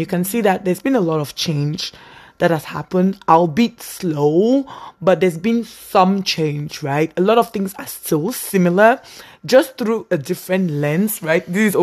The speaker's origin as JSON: {"language": "English", "country": "Cameroon", "tie": "born or raised there", "also_born_or_lived": "United States", "said": "also I'm like born here in America, but I grew up in Cameroon. So I think growing up in Cameroon is very interesting because we thought about like history, like we get to learn about like Cameroon history"}